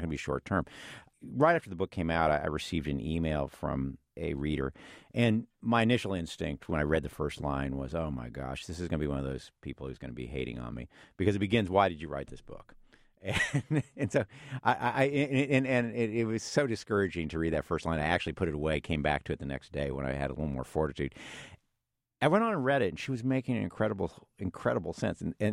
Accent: Monticello, United States; And he's from New Orleans. I'm from Monticello.

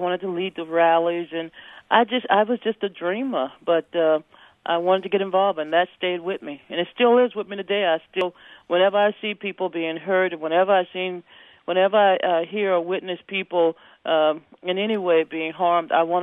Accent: Louisiana, United States; Well, I'm one of nine kids. I grew up in Louisiana

